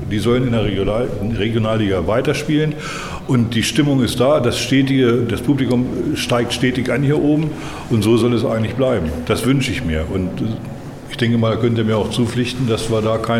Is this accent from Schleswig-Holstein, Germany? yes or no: no; Wulften, Lower Saxony, Germany; Aus Wülften. Wir fahren ca. 40 Minuten hier hoch immer